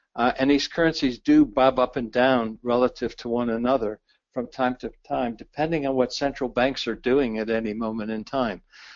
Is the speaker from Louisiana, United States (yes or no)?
no; Ohio, United States; me as a young boy growing up in Ohio and remembering my parents driving the family car into the local gas station